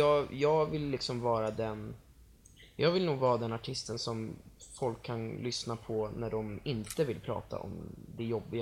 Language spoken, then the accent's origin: Swedish; Italy; jag är italienare